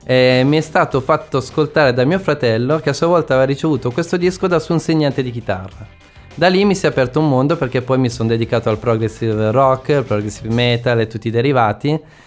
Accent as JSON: {"language": "Italian", "town": "Milan", "region": "Lombardy", "country": "Italy", "tie": "born or raised there", "said": "Milanese, siamo nati qua."}